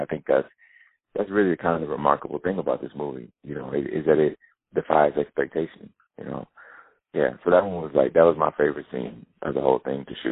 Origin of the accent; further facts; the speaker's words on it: the South, United States; And so, you know, thinking about where I grew up in the South, I think that that's true there too